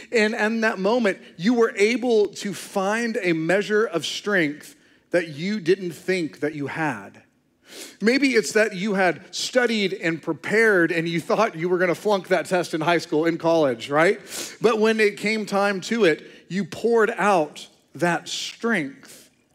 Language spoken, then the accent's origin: English; United States; As an American, that resonates deeply within me.